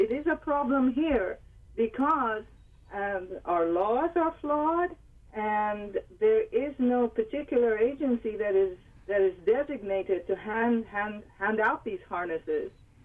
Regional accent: Switzerland; I was born and raised in Switzerland. I'm an American citizen

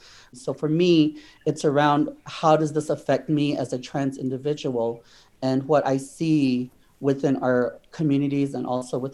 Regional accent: Navajo Nation, United States; Like, I come from the Navajo Nation, and we have a ban on gay marriage.

